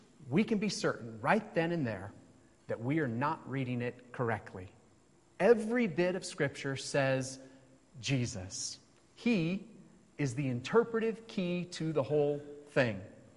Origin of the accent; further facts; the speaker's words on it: Federal Way, Washington, United States; I grew up in Federal Way, Washington, which is just south of Seattle, and it rained every other day there